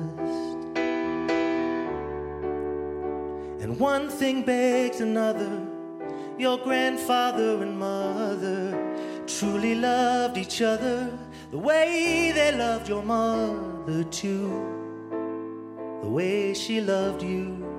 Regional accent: Canada; Now, where I'm from, back home in Canada, it's a different system.

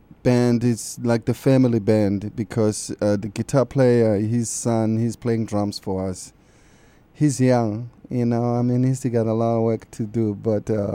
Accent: South Africa; growing up in South Africa

